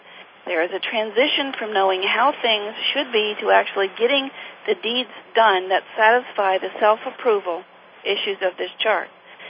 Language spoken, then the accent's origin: English; Appalachia, United States; And people who come here thinking, you know, we're from Appalachia and these are little old ladies who don't know much